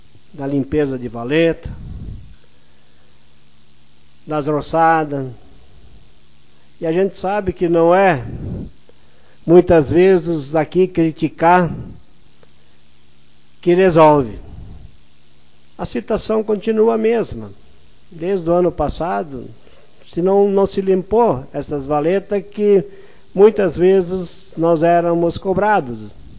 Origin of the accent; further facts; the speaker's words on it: Forqueta, Rio Grande do Sul, Brazil; Eu só pego um exemplo do distrito de Forqueta, onde eu me criei, a linha Pitt.